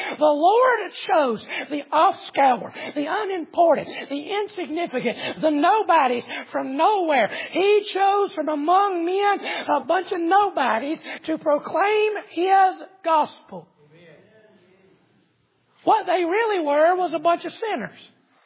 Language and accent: English; North Carolina, United States; I'm from North Carolina originally. That's why I sound so funny to y'all, I guess. But I'm not from here.